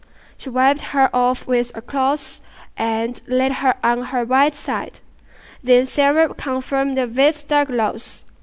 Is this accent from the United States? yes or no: no; Chengdu, Sichuan, China; English is a second language; My hometown is Chengdu, the capital of Sichuan province.